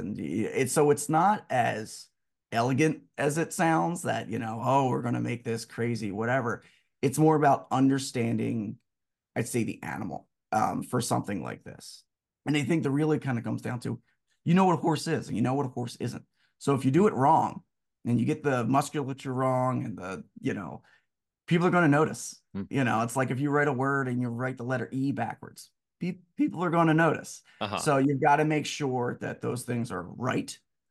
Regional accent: Delaware, United States; Like, as we stated before, I'm from Delaware.

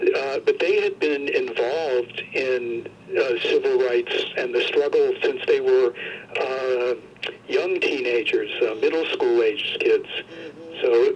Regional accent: Cincinnati, Ohio, United States; Well, I grew up in Cincinnati, and so I mentioned before that I became conscious of this in high school

